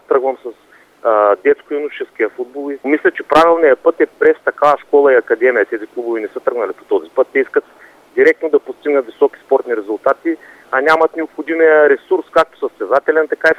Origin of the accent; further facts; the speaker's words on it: Razgrad, Razgrad Province, Bulgaria; За мен е обидно да гледам в така родния ми град